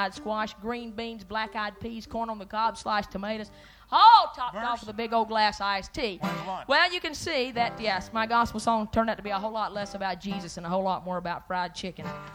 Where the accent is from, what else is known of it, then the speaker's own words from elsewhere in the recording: Georgia, United States; they've heard maybe just a little bit more than they want to know about my growing up in North Georgia.